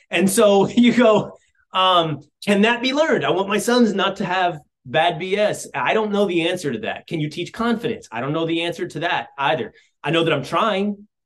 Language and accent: English; Texas, United States; I come from Texas.